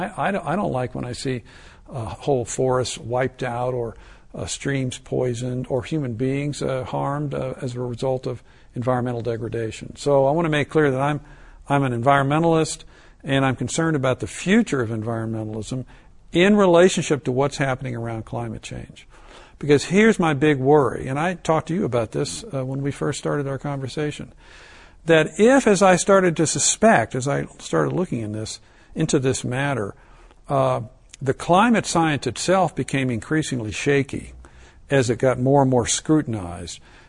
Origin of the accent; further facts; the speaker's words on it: Ohio, United States; Growing up in Ohio, I had a deep bonding experience, if you will, with the natural world in this little town I grew up with.